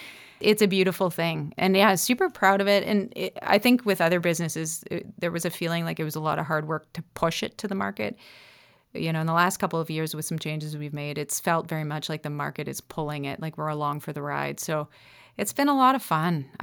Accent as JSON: {"language": "English", "region": "Ontario", "country": "Canada", "tie": "born or raised there", "also_born_or_lived": "Nova Scotia", "said": "I think growing up in Northern Ontario"}